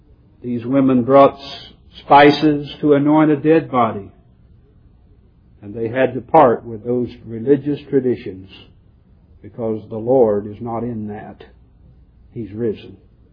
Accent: Midwest, United States; As most of you know, I'm from the Midwest, and sometimes our expressions are not the same.

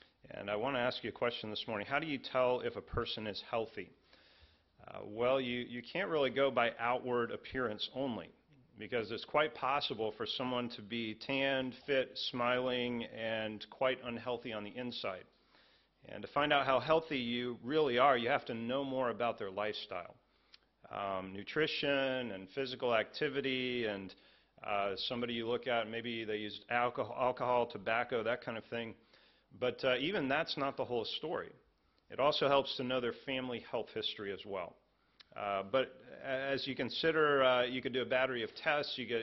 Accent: United States; accent: American; so I apologize for my American accent today

